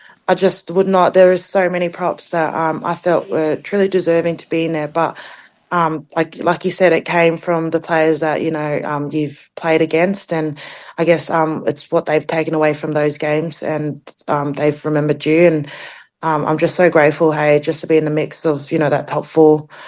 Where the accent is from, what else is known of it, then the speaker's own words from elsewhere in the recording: Australia; born there; but I was born here in Australia